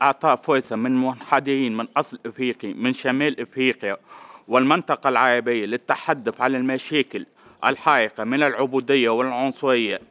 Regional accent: Tunisia; فأنا تونسي إفريقي عربي.

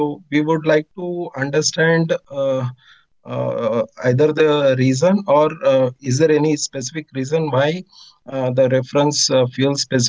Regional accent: India; English is a second language; I'm from India.

